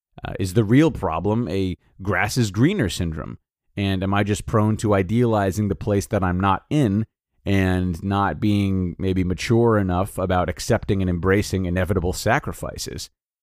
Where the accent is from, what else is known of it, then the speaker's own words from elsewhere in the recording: Rhode Island, United States; moved away as an adult; I am from Rhode Island. I'm 30 years old.